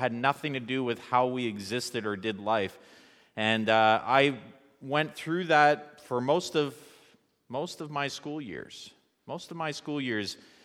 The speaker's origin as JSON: {"language": "English", "town": "Brockville", "region": "Ontario", "country": "Canada", "tie": "born or raised there", "said": "I'm an Ontario boy through and through. My wife's a Maritimer. Don't hold that against her. No, I'm joking. I grew up in Brockville, Ontario"}